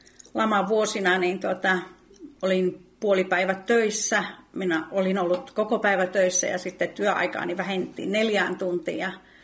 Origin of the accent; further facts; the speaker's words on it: Kuopio, North Savo, Finland; also born or lived in Western Finland; Mä olen kotoisin Kuopiosta, että sieltä olen tänne valunut Etelä-Suomeen, Länsi-Suomen kautta.